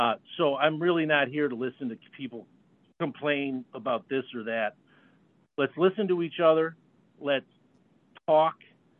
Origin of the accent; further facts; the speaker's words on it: Oak Park, United States; I grew up in Oak Park, so I'm very familiar with the area.